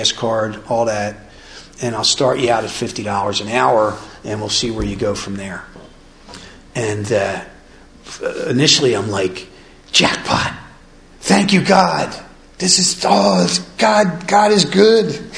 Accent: Philadelphia, Pennsylvania, United States; The way I used to think about myself growing up in Philadelphia, everybody was a tough guy

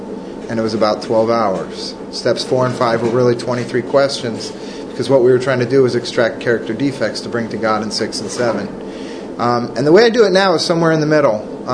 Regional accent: California, United States; I'm from California. I got sober in New York, and I've been in New Jersey for almost 3 years.

